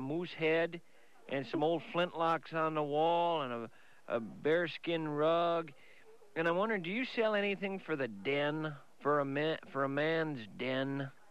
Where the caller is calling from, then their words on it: St. Paul, Minnesota, United States; I'm calling from St. Paul, Minnesota.